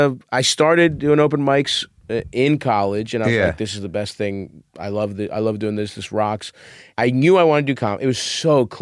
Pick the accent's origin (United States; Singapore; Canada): United States; Baltimore, Maryland; growing up in Baltimore City, I was like, I want to change things.